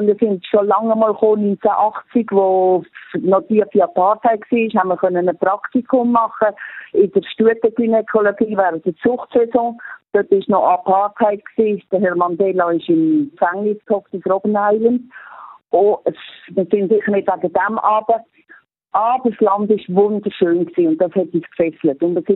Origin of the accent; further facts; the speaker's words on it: Switzerland; Und als Schweizer hat man es ja gerne ein bisschen schön.